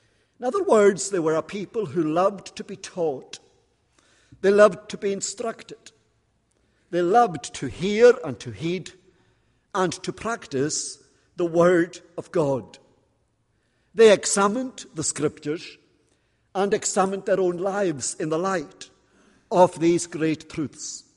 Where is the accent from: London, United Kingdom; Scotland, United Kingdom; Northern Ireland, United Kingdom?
Scotland, United Kingdom; first language Scottish Gaelic; English is a second language; I must say that when your church bulletin suggested that I might preach in Gaelic, which is my native tongue